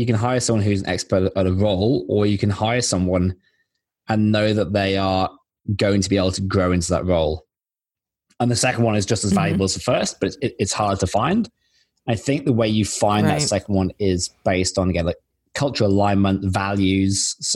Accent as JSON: {"language": "English", "region": "England", "country": "United Kingdom", "lives_now": "Australia", "said": "I'm English originally. I now live in Australia."}